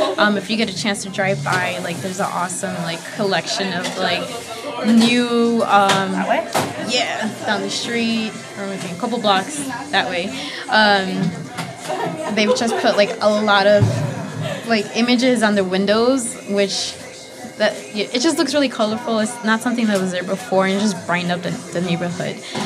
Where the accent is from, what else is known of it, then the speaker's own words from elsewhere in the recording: Guanajuato, Mexico; now in United States; But these are from my hometown in Mexico, from Guanajuato.